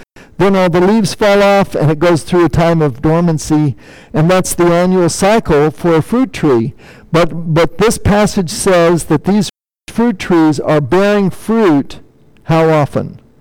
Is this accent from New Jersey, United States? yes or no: no; Albuquerque, New Mexico, United States; I'm from Albuquerque, New Mexico